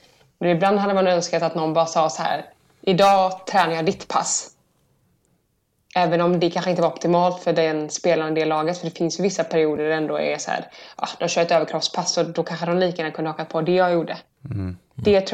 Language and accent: Swedish; Partille, Västra Götaland County, Sweden; jag har ändå byggt ett bra kontaktnät här hemma i Partille, Göteborg, efter alla mina år